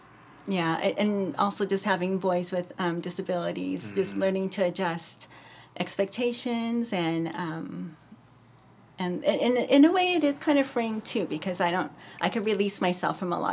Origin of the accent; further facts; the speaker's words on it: California, United States; I grew up here in Southern California.